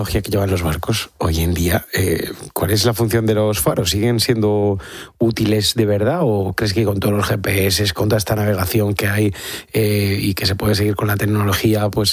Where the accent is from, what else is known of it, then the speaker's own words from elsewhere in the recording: Galicia, Spain; Yo pienso en Galicia, que es mi tierra, ¿no?